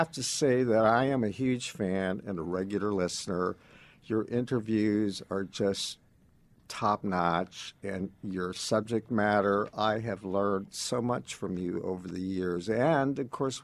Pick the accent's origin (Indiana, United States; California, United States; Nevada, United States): Indiana, United States; Fort Wayne; Well, I grew up in Fort Wayne because my parents settled there, one of the first Latino families to settle in the Midwest.